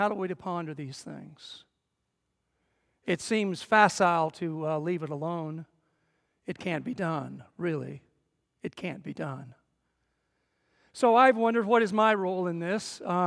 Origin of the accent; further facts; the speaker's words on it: St. Joseph, Missouri, United States; You see, I grew up in St. Joseph, Missouri, just across the state from Ferguson, Missouri